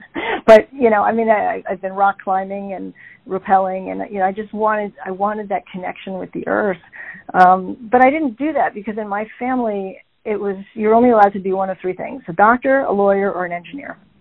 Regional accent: New York City, New York, United States; born there; So I live currently in Melville, which is just on the other side of the Suffolk border. I was born in the city.

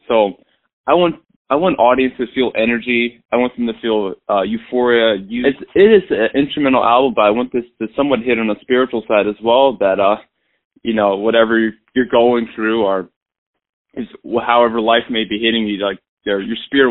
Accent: Philadelphia, Pennsylvania, United States; So I grew up in Philadelphia, and I started playing piano around the age of 13.

